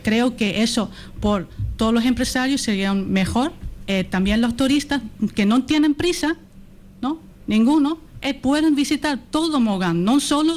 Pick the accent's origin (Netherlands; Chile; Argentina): Netherlands; yo soy holandesa, mi marido es italiano